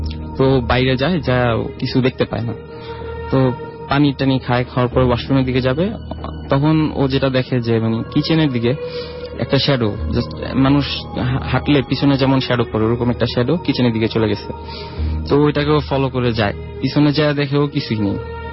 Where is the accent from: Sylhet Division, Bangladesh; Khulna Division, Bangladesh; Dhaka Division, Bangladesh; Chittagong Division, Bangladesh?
Dhaka Division, Bangladesh; Dhaka; মগবাজার থেকে।